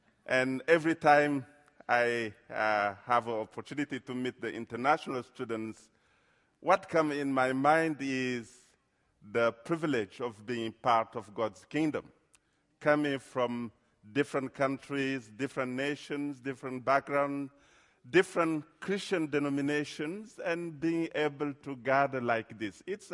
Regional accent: Chad; also born or lived in Cameroon; Then we went back to Chad. I'm from Chad.

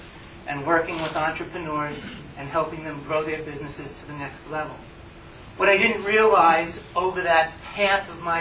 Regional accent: New York, United States; accent: New York; now in Wheaton, United States; If anybody asks, my accent is from New York. That's where I'm born and raised.

